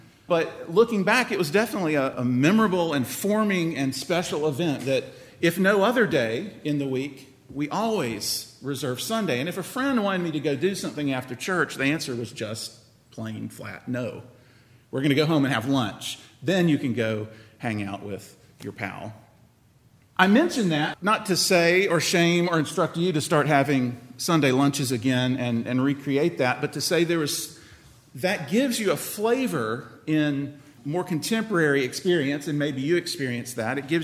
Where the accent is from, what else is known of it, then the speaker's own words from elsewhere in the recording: South Carolina, United States; I've mentioned before, I grew up in South Carolina.